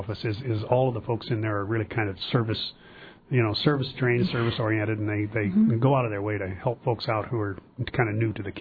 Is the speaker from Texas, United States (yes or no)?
no; Anchorage, Alaska, United States; moved away as an adult; I was this kid from Anchorage, Alaska, and the only person on the whole campus I knew was the band director